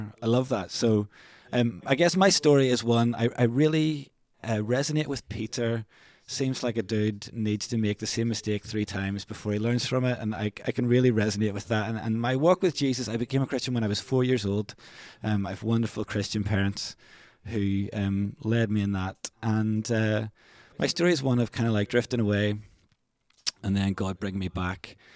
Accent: Ireland; now in Glasgow, United Kingdom; So I'm Irish. I've lived in Scotland since 2008.

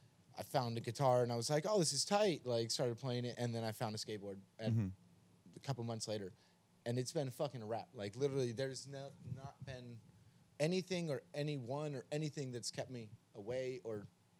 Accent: Las Vegas, Nevada, United States; I'm from Vegas where it was literally they pulled out a lint roller and fucking went through your car

